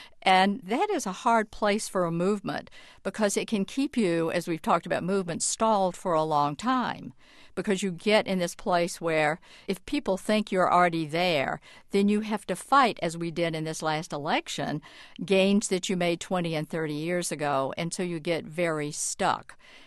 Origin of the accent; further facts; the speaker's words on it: the South, United States; I come from the South and from the civil rights movement originally